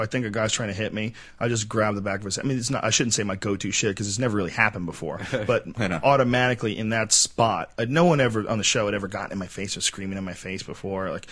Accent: Chicago, Illinois, United States; I'm from Chicago. We don't fucking play that way.

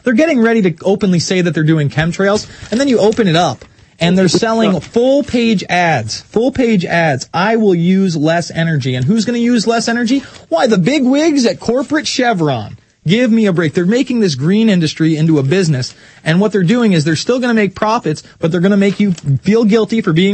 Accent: New York, United States; now in Texas, United States; because I am from New York, you know, I do out of college. And by the way, when I grew up in New York in high school, I grew up in probably a bigger redneck area than where I am in Texas right now.

